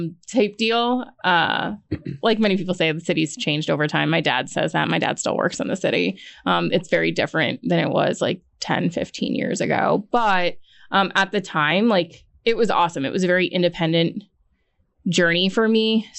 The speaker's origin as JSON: {"language": "English", "region": "New York", "country": "United States", "tie": "born or raised there", "also_born_or_lived": "Bronx", "said": "So I'm originally from New York, born in the Bronx, and my parents moved quote unquote upstate, which is like an hour above New York City."}